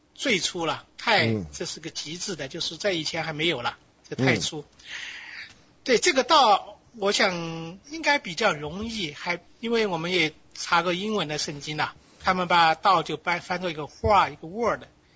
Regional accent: Sichuan, China; 哎呀，我是住在山里面的嘛。

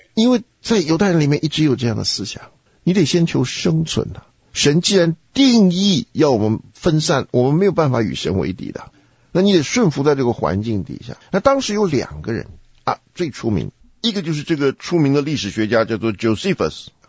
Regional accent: China; 所以我们中国人这个忠孝节义这一套啊，

